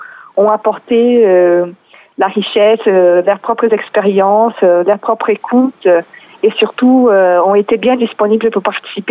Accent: Brazil; French is a second language; now in Paris, France; moi je suis brésilienne

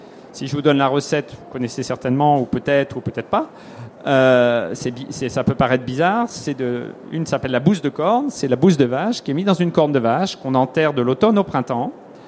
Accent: Grand Est, France; Enfin, chez moi, en Alsace, c'est les frênes

